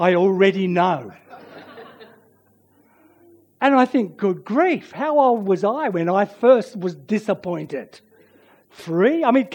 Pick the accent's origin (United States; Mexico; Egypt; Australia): Australia; Sydney, New South Wales; I grew up in Sydney.